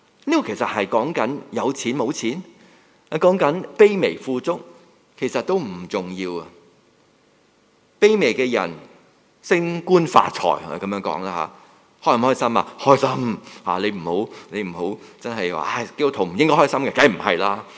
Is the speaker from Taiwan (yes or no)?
no; Hong Kong; 不要我们香港人用多少时间去读那些什么课程，是吧？